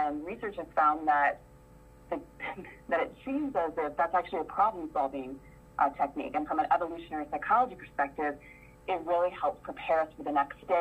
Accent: Houston, Texas, United States; I grew up in Houston, Texas, and always had a passion for psychology

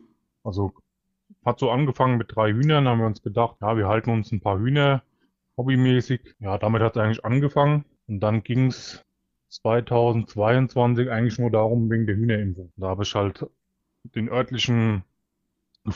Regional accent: Babenhausen, Hesse, Germany; Ja, ich komme aus Babenhausen in Hessen. Das ist so ungefähr 40 Minuten von Frankfurt am Main entfernt. Eigentlich direkt an der Grenze zu Bayern.

